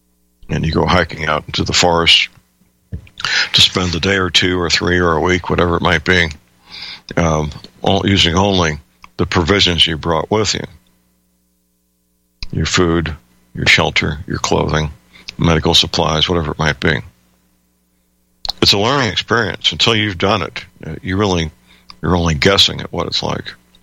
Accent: St. Louis, Missouri, United States; I have a first-hand report that my hometown, St. Louis

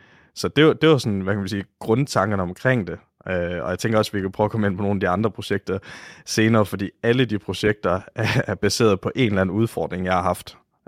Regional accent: Oksbøl, Region of Southern Denmark, Denmark; da jeg kommer fra Varde omegn, en lille by, der hedder Oksbøl.

